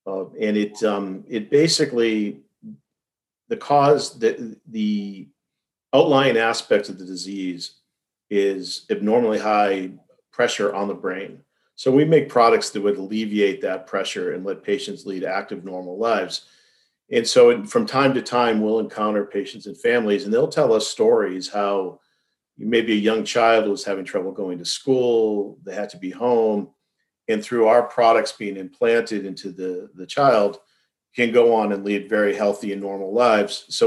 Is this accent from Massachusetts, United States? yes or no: yes; Massachusetts, United States; I'm born and raised in Massachusetts, traveled around the world quite a bit for my job, but local Massachusetts person